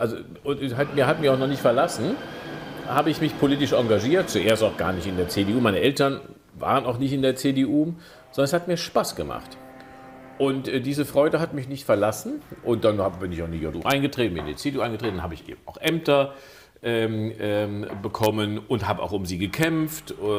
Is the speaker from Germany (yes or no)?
yes; Rheinbach, North Rhine-Westphalia, Germany; Ich komme aus einer von der Flut betroffenen Region, in meinem Wahlkreis, zwar eine Stadt, meine Heimatstadt Rheinbach